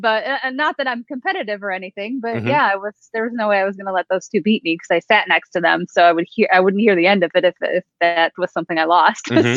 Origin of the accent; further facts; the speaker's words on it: Michigan, United States; moved away as an adult; now in Kansas City, United States; Originally, I was born and raised in Michigan. We moved to Kansas City area in 2016 from work for my husband.